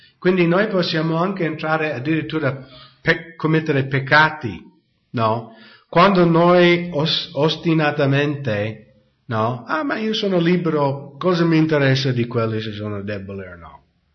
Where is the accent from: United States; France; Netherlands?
United States; io sono americano, non sono cresciuto nella Chiesa Cattolica, sono cresciuto protestante